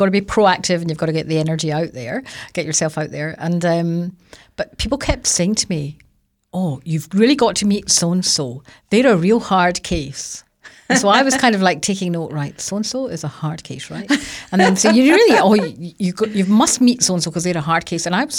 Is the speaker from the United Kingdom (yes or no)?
yes; Scotland, United Kingdom; and so people are reminding me all the time that I'm Scottish.